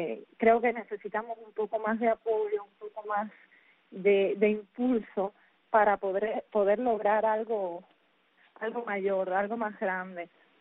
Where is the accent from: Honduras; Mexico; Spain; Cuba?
Cuba; yo espero que mi pueblo cubano se levante